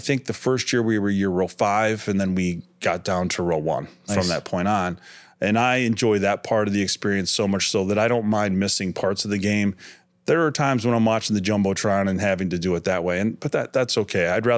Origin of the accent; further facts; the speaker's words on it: Pittsburgh, Pennsylvania, United States; born there; So my individual fandom changed a lot because I was born in Pittsburgh and I was a Steelers fan. So I was born in 1972.